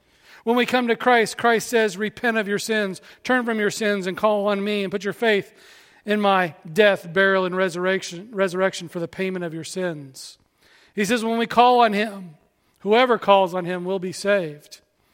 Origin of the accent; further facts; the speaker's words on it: United States; Now, when I use the word liberty, especially as an American, it has a special place in our hearts